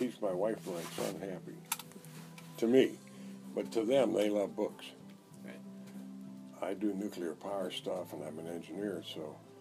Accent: Los Angeles, California, United States; I grew up in Los Angeles.

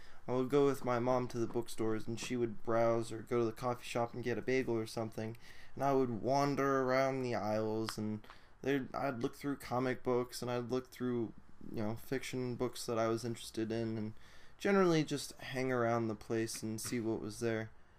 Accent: Virginia, United States; I'm from Northern Virginia. So I used to go to this Borders store in Fairfax City

